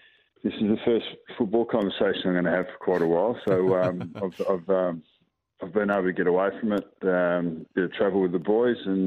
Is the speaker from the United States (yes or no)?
no; South Australia, Australia; born there; also born or lived in Northern Territory; now in Victoria, Australia; So I was born in South Australia. So I've always got to hail from South Australia. I've been a territory boy, but yeah, I've been in Victoria for 30 years. So whatever that is, I'm an Aussie.